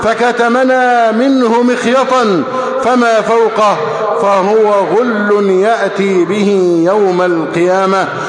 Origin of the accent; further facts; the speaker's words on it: Egypt; اللهم احفظ بلدنا مصر أمناً أماناً، صفاءً رخاءً